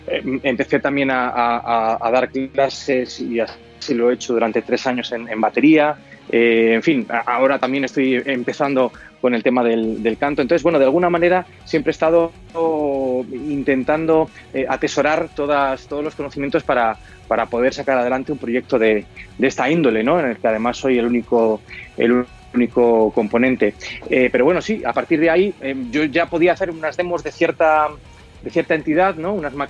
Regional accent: Spain; y estoy hablando de nosotros como españoles

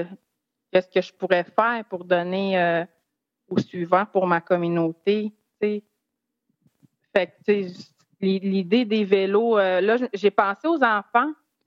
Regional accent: Obedjiwan, Quebec, Canada; Oui, je viens d'Obidjouane.

